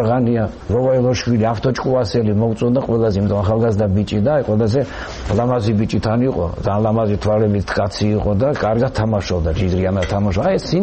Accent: Gagra, Abkhazia, Georgia; დავიბადე გაგრაში და ბავშვობიდან ჩვენ მქონდა ზღვა და სტადიონი.

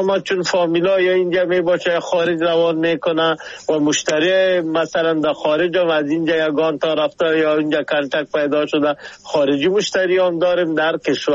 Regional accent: Afghanistan; کلگی ما شما افغان هستیم

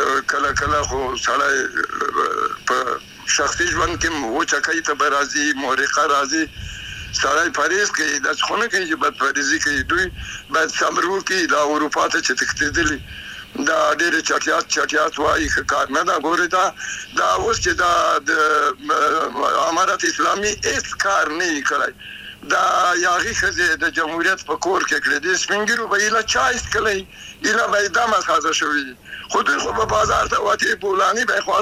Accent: Afghanistan; نو دوی باید چې زه افغان یم

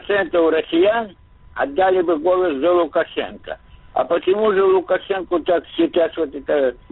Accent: Belarus; now in Kazakhstan; Вот я сам белорус и нахожусь с 55-го года на Казахстане.

